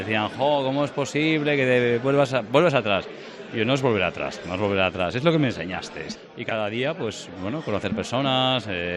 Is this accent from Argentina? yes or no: no; Galicia, Spain; Es mi tierra. Yo adoro Galicia, os adoro, por decirlo, la España verde.